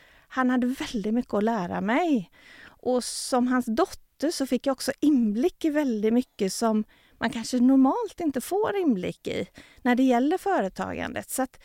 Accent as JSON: {"language": "Swedish", "town": "Floda", "region": "Västra Götaland County", "country": "Sweden", "tie": "born or raised there", "lives_now": "Vårgårda, Sweden", "said": "jag är uppväxt i Floda utanför Göteborg. I ett villaområde med min mamma och min pappa och ett syskon. Så att jag har ju haft verkligen en koppling till Göteborg och plugga här och sådär."}